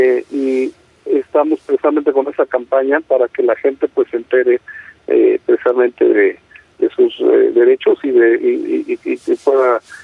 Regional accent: Mexico; como mexicanos pues a sacar adelante nuestro país

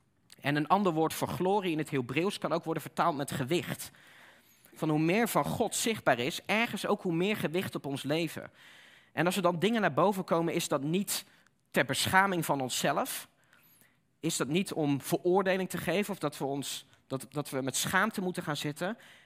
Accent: North Brabant, Netherlands; En ik ben opgegroeid in Brabant, je hoort het gelukkig niet meer, maar dat is een bepaalde accent

